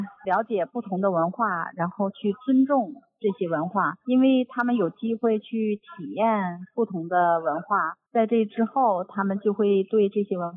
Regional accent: China; now in Australia; 因为我觉得作为一个中国人，我对中国文化语言的理解

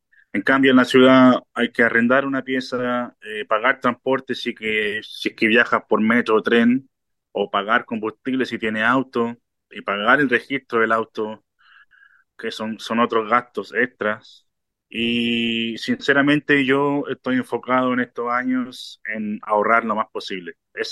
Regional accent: Chile; now in Australia; Hay muchas actividades en los pubs australianos que yo no he visto en mi país, en Chile

